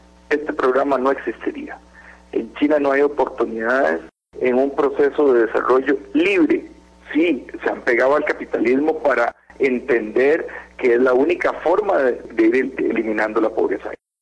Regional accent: Costa Rica; Aquí, como costarricenses, lo tenemos bastante claro.

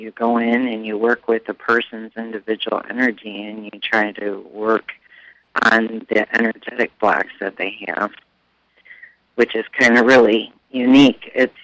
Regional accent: Ohio, United States; now in Conroe, United States; Well, I'm originally from Ohio, but we're living in Conroe, Texas

